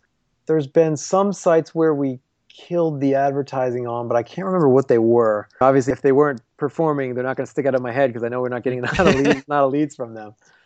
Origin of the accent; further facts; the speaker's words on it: Philadelphia, Pennsylvania, United States; It just so happens I'm from Philly.